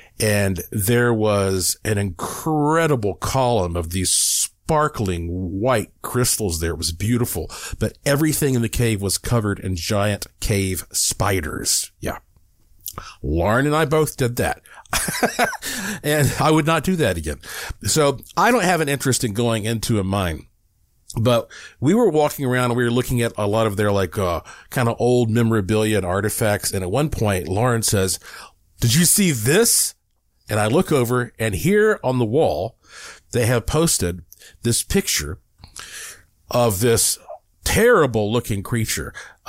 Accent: North Carolina, United States; I grew up exploring around Brown Mountain in North Carolina, the Linville Caverns, the Lost Sea.

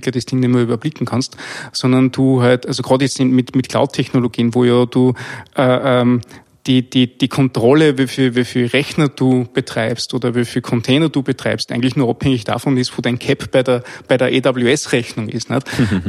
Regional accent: Linz, Upper Austria, Austria; Ich komme aus Österreich, aus Linz. Linz ist die Hauptstadt des Industriegebiets in Österreich sozusagen.

